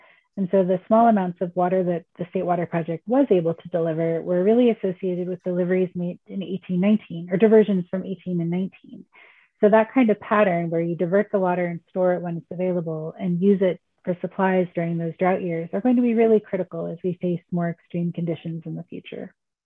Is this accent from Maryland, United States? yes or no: yes; Maryland, United States; while I didn't go to Maryland, I am from Maryland